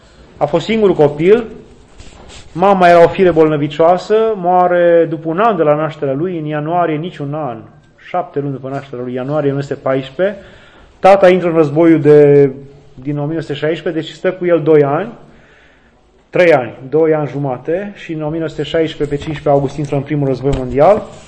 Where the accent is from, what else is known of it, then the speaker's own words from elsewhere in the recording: Romania; Păi pentru că noi o scoatem, pentru că noi suntem români și o scoatem pe a Sfântului nostru